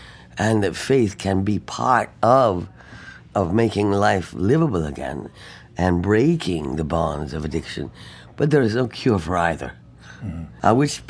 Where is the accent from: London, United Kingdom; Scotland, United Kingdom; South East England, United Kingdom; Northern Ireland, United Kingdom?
London, United Kingdom; now in New York, United States; You know, I came to New York to be a Broadway star. I grew up in London, great theater shows and stuff.